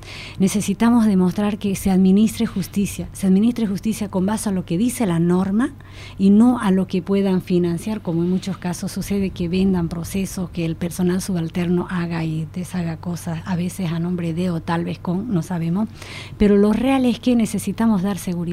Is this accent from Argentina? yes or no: no; Bolivia; Como bolivianos, como ciudadanos, como personas de este país